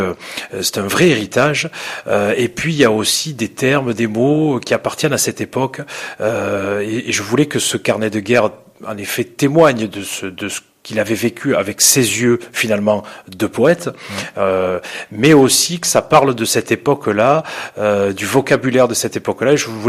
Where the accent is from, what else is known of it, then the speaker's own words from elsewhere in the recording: Béziers, Occitanie, France; Alors, je suis natif de Béziers